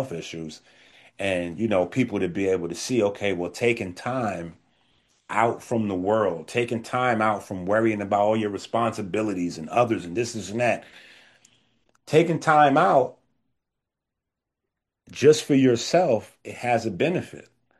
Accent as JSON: {"language": "English", "town": "Bronx", "region": "New York", "country": "United States"}